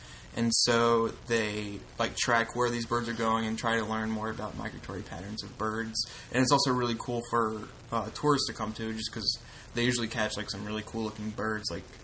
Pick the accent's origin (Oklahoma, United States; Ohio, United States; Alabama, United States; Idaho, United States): Alabama, United States; Gulf Shores; I'm from Gulf Shores, which is a town in that area, and then part of that town is this sort of smaller town called Fort Morgan.